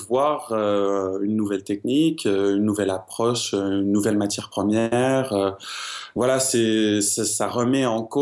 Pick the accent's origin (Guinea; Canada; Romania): Canada; Montreal, Quebec; Je suis de Montréal à la base.